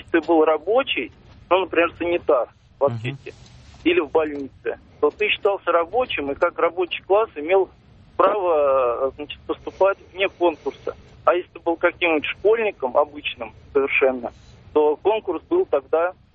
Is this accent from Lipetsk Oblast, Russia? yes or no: no; Moscow, Russia; Здравствуйте … я из Москвы.